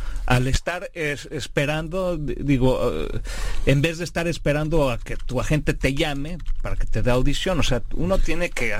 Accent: Mexico City, Mexico; Tú y yo, pues, somos mexicanos, nacimos en México. Digo, tú eres regiomontano, yo soy chilango, pero pues... Y a lo mejor, pues tú eres un poquito más güero que yo soy un poco más moreno y todo.

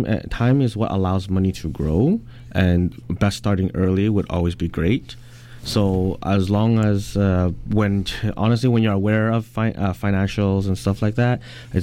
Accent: Canada; me, who's been born and raised in Canada, has gone through the entire school system

